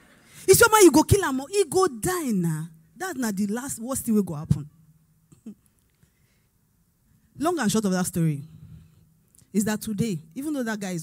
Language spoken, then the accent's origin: English; Onitsugbo, Delta, Nigeria; By the way, I'm from Onitsugbo, so we went to Onitsugbo to do the burial.